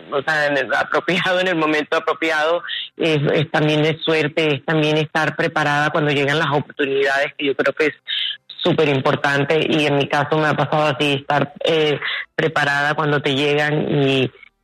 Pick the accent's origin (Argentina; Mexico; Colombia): Colombia; me encanta que la gente sepa que yo soy colombiana y me da muchísimo orgullo.